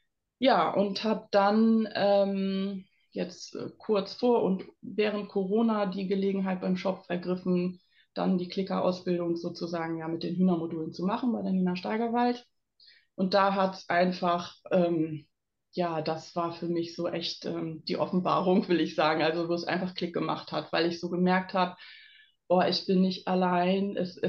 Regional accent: Bremen, Germany; ich komme aus Bremen

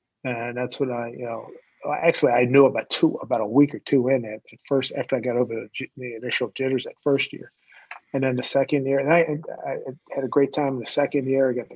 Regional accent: Philadelphia, Pennsylvania, United States; I grew up in Philly as a, you know, classic Philadelphia sports fan, going to Eagles games, Warriors games, Phillies games.

